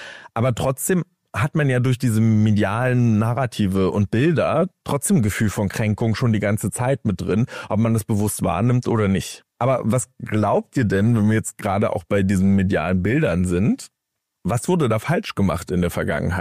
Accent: East Germany, Germany; ach, ich bin ja Ossi. Also ich bin ja auch Ossi.

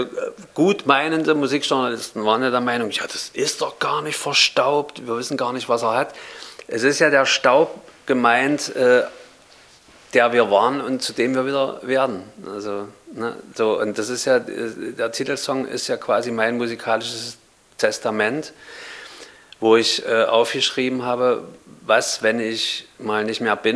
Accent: Berlin, Germany; born or raised there

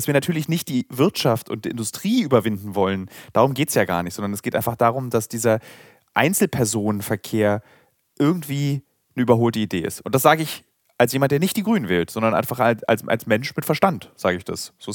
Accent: Berlin, Germany; born there; auch als Berliner, wir sind beide gebürtige Berliner.

